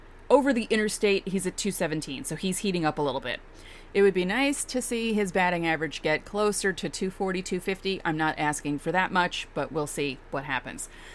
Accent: New York, United States; Is that because I'm from New York?

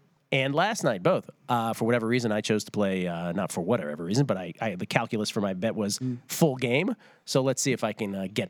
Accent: East Coast, United States; we grew up on the East Coast.

